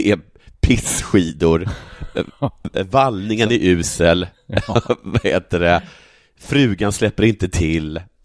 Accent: Sågmyra, Dalarna County, Sweden; Han har bott i en by bredvid Sågmyra där jag kommer ifrån.

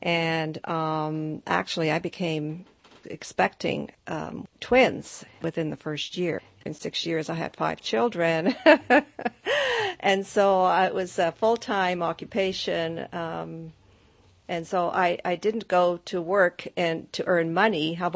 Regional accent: Canada; Of course, I grew up in the Czech community. And in those days, in order for them to come to Canada, they needed to sign a document

